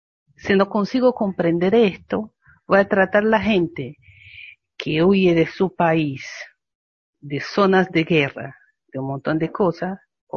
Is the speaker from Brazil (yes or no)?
yes; Brazil; Soy de Brasil, así que también me impacta lo de Amazonia